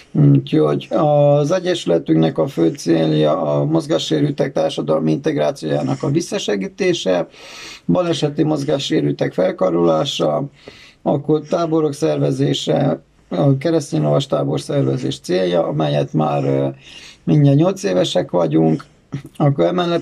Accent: Târgu Mureș, Mureș County, Romania; Marosvásárhelyről vagyok, Marosvásárhelyen születtem, itt gyermekeskedtem Marosvásárhelyen, a tanulmányaimat is itt végeztem, az általános iskolát, a liceumot és az egyetemet is.

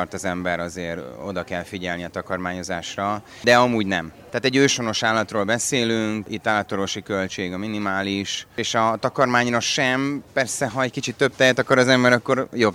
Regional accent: Satu Mare, Satu Mare County, Romania; Tömbházban nőttem föl, városba, Szatmáron.

